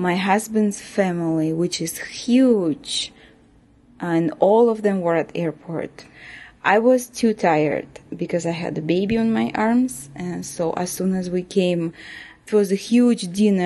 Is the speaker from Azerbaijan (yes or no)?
yes; Azerbaijan; also born or lived in Turkmenistan; I was born in Turkmenistan, which is former Soviet Union country, and I think I was 2 years old, or maybe 3 or 4, when we moved to Azerbaijan. I lived there for a while and I went to school there